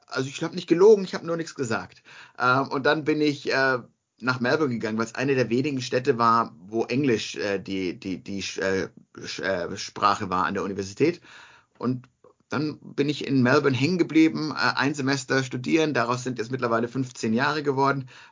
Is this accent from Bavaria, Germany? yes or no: yes; Munich, Bavaria, Germany; ich komme aus München ursprünglich